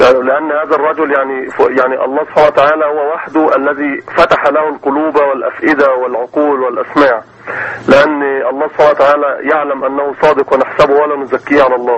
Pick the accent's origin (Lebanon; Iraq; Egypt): Egypt; كمصريين كمسلمين